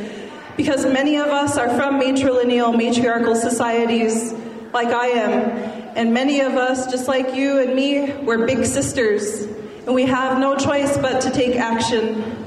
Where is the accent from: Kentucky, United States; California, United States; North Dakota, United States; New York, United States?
North Dakota, United States; Mandaree; I'm originally from Mandaree, North Dakota, and I'm a citizen of the Mandan, Hidatsa, and Arikara Nation.